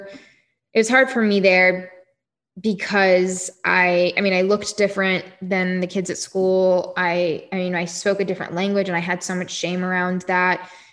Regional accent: La Plata, Maryland, United States; also born or lived in West Virginia / Alabama; I was born in West Virginia, lived there for 8 days, lived in Alabama for a couple of years, and grew up in Southern Maryland. So I actually grew up in La Plata, Maryland until I was 14 years old.

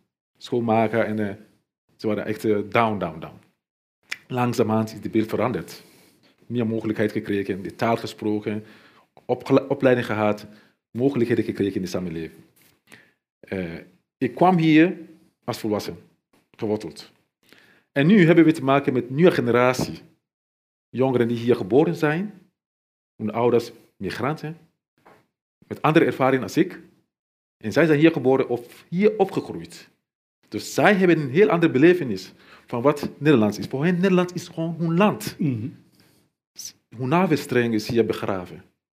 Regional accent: Sierra Leone; Dutch is a second language; moved away as an adult; now in Netherlands; Waar oorlog was. Ik ben gevlucht. Ik heb persoonlijke problemen gehad. Dus ik ben hier gekomen.

